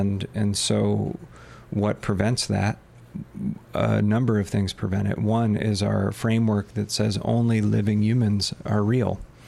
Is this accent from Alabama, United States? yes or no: no; Ohio, United States; I grew up in northeastern Ohio